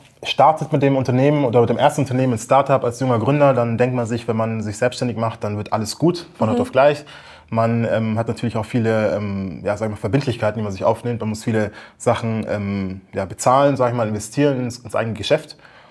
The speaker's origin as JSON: {"language": "German", "town": "Munich", "region": "Bavaria", "country": "Germany", "said": "ich bin Münchner Kindl"}